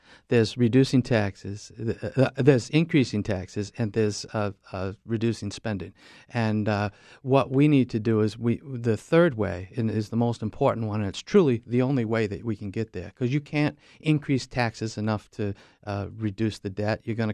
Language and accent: English; Wells, Maine, United States; also born or lived in Biddeford / Sanford; Yeah, I was born in Biddeford. I grew up in Wells and raised my family in Sanford.